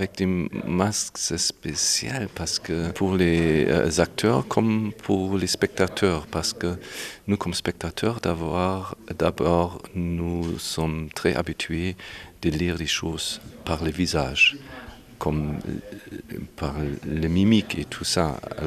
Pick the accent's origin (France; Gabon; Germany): Germany; Berlin; je suis comédien et metteur en scène, je viens de Berlin.